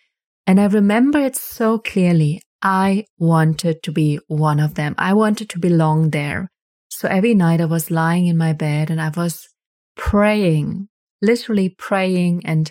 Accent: Germany; English is a second language; Like even in Germany, I grew up in Germany.

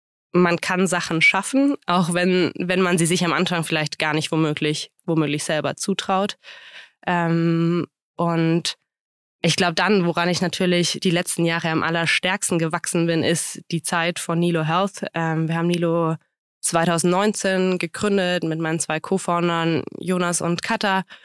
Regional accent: Bavaria, Germany; Ich bin im Allgäu aufgewachsen, kleines Dorf.

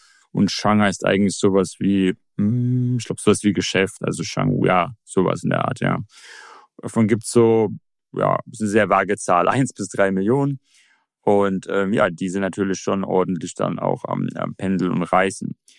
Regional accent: Shenzhen, Guangdong, China; ich komme jetzt aus Shenzhen und Shenzhen ist natürlich auch eine der modernsten Städte von China

